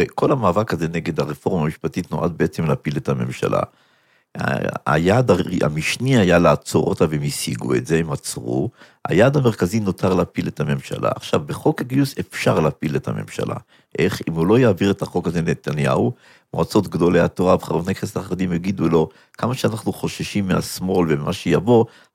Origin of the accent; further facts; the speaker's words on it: Jerusalem, Jerusalem District, Israel; אני טיפוס ירושלמי